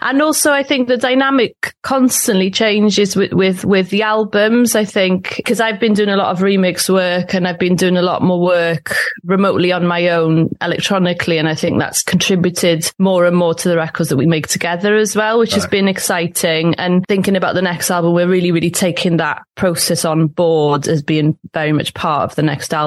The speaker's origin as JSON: {"language": "English", "town": "Cardiff", "region": "Wales", "country": "United Kingdom", "tie": "born or raised there", "said": "when you're raised in Wales in a Welsh speaking community in a way, even though I grew up in Cardiff, there's a lot of Welsh around outside of school as well."}